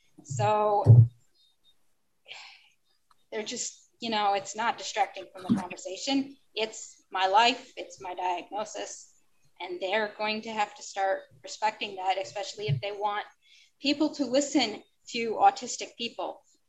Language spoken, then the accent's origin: English; Lisle, Illinois, United States; my hometown is Lisle, and then all of the DuPage area with disability professionals.